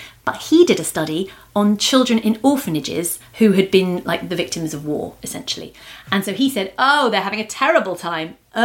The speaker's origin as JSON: {"language": "English", "country": "United Kingdom", "said": "because I'm still British."}